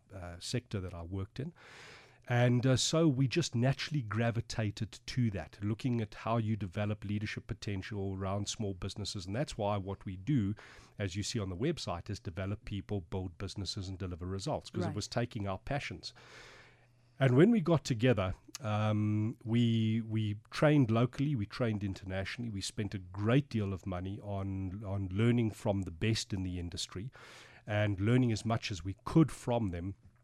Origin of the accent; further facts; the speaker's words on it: Springs, Gauteng, South Africa; Well, born and raised in Springs.